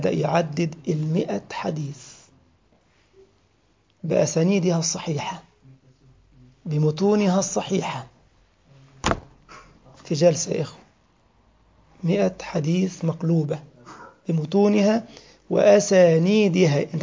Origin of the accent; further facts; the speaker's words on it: Egypt; ده عندنا في مصر يا عمار